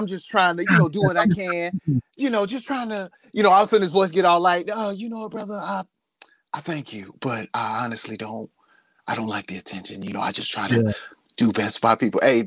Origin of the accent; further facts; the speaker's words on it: the South, United States; It's something about being a Southerner.